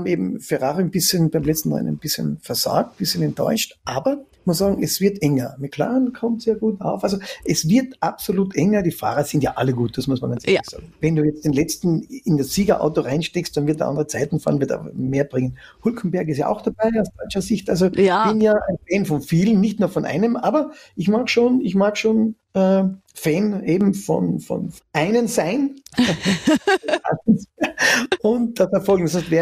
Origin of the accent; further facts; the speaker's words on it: Austria; bei uns in Österreich